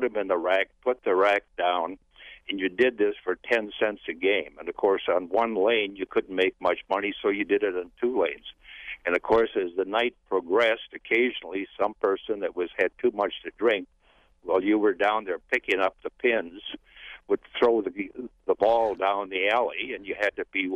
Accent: Mellen, Wisconsin, United States; now in Green Bay, United States; I grew up in Mellon, Wisconsin, and I manually set pins at the Spa Bowling Tavern at for 10 cents a game.

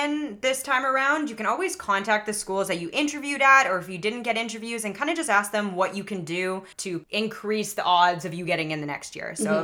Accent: British Columbia, Canada; I'm from British Columbia, Canada, and I have a Bachelor of Science and a Master of Science from University of Victoria

